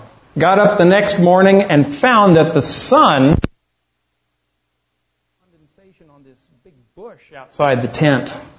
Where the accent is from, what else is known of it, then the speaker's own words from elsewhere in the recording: Texas, United States; I grew up in Texas, and I had two brothers, still do.